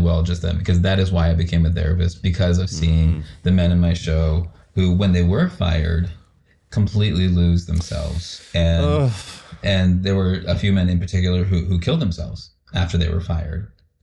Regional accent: Potomac, Maryland, United States; he was also a part of the community theater in Potomac, where I grew up in Maryland.

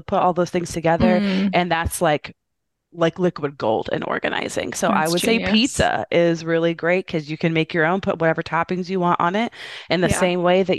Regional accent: Indiana, United States; now in Chicago, United States; I'm a Midwestern girl. I'm from Indiana originally, but I live in Chicago. Chicago, Illinois has been my home for the last decade.

